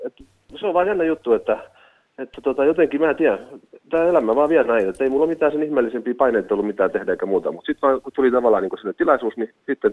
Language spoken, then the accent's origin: Finnish; Rauma, Satakunta, Finland; mä olen alun perin kotoisin meren rannalta ja raumalaisia.